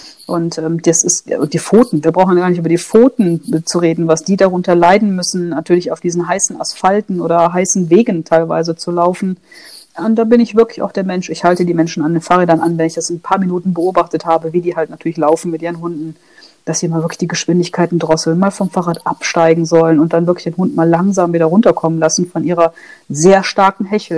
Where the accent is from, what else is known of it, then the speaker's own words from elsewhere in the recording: Rhineland, Germany; Wir werden ja auch sehen, das Wetter heute hier im Rheinland. Ich komme ja aus Rheinland.